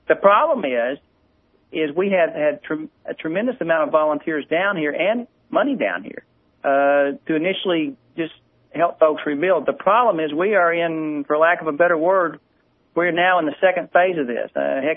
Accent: Kentucky, United States; I'm from Kentucky originally.

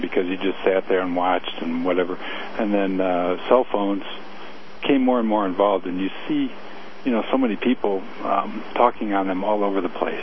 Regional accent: Dearborn, Michigan, United States; now in Colorado Springs, United States; I'm originally from Dearborn, right in your neighborhood there.

